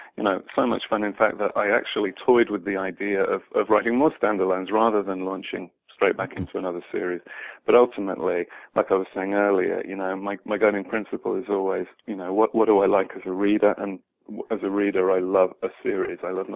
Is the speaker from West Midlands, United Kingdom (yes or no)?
yes; Birmingham, West Midlands, United Kingdom; now in Chicago, United States; I'm from Birmingham, England, and I really like the symmetry. You know, Chicago, where I live, is actually the sister city of Birmingham, England.